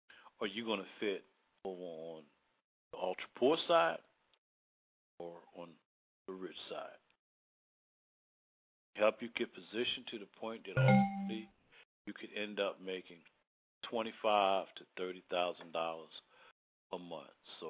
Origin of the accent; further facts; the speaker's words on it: Baltimore, Maryland, United States; back in my hometown in Baltimore, Maryland, working two, three jobs to survive.